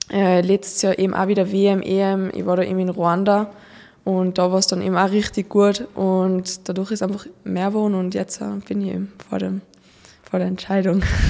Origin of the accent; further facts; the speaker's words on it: Tyrol, Austria; dass ich als Tirolerin im ersten Conti-Team sein kann.